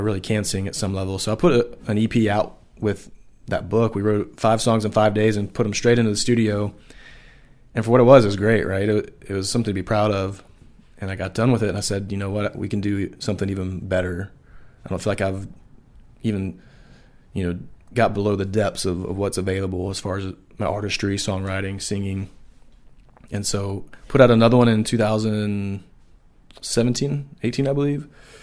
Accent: Atlanta, Georgia, United States; now in Nashville, United States; You know, I'm from Atlanta, lived in Atlanta area my whole life and finally said, I've got to be in Nashville because that's where it's happening.

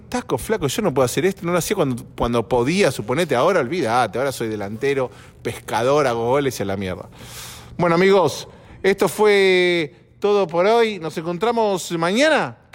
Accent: Argentina; now in Los Angeles, United States; somos todos los argentinos varones que estamos acá

